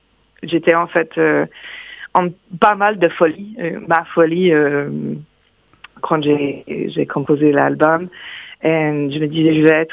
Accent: United States; accent: American; French is a second language; mon accent, c'est encore toujours super fort, parce que je parle avec la mélodie américaine, quoi.

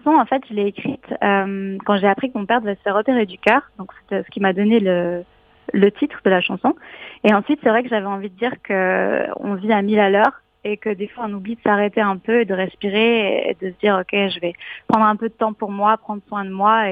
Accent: Switzerland; je suis chez moi en Suisse et j'avais envie de retourner à Paris

